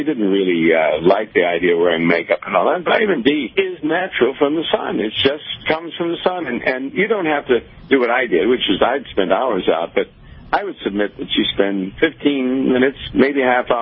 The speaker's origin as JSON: {"language": "English", "region": "Florida", "country": "United States", "said": "and I'm from Florida, and I'm resident."}